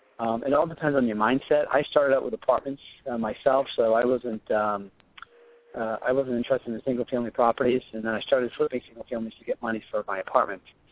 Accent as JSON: {"language": "English", "town": "Boston", "region": "Massachusetts", "country": "United States", "said": "We're from Boston. We're all Red Sox fans."}